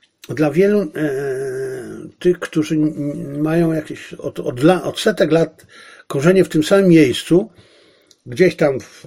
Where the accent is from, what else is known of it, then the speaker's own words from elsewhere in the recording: Zabrze, Silesian Voivodeship, Poland; Moją małą ojczyzną jest Zabrze.